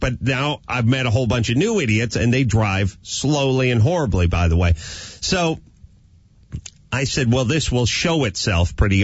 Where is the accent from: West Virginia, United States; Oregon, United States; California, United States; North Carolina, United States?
California, United States; North Hollywood; every guy I knew growing up in North Hollywood